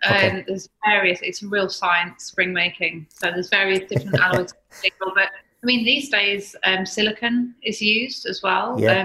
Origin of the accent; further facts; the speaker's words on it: Birmingham, West Midlands, United Kingdom; we were originally in London, but I'm from Birmingham.